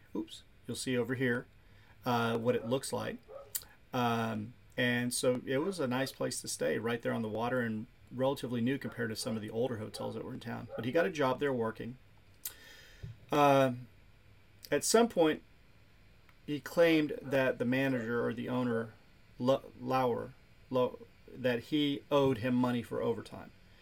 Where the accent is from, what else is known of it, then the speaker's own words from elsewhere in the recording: Rockport, Texas, United States; There's a murder in my hometown of Rockport, Texas.